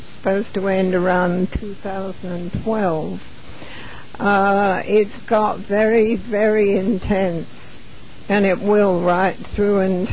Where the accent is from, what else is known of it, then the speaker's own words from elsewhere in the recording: England, United Kingdom; now in United States; I had been researching and lecturing about space beings from when I was in England, and I grew up in England.